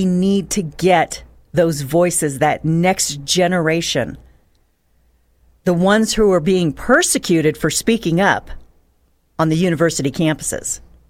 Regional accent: Reno, Nevada, United States; You know, I'm a podunk from Reno, so yeah, I was back and forth in between.

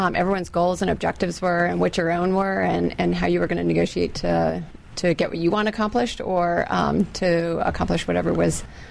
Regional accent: Virginia, United States; I grew up here in Fairfax County.

